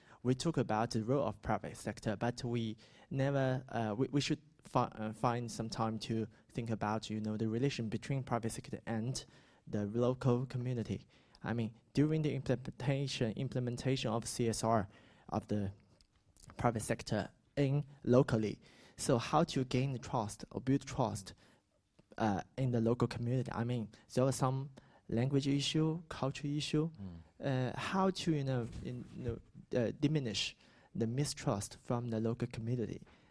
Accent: China; English is a second language; And actually, I'm from China

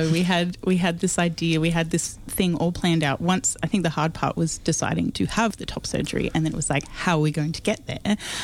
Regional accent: Canberra, Australian Capital Territory, Australia; I'm from Canberra

